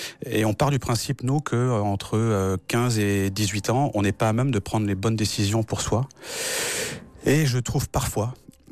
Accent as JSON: {"language": "French", "town": "Douarnenez", "region": "Brittany", "country": "France", "moved": "as an adult", "lives_now": "Paris, France", "said": "parce que j'étais de Douarnenez. Je suis devenu enseignant assez rapidement. Si j'avais pas été enseignant, je serais jamais venu vivre à Paris."}